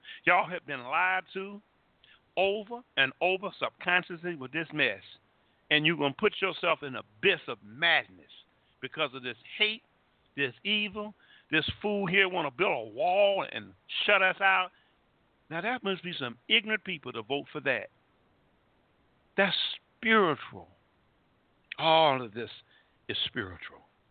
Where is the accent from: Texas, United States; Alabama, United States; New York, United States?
Alabama, United States; I'm from Alabama. So I don't like Republicans.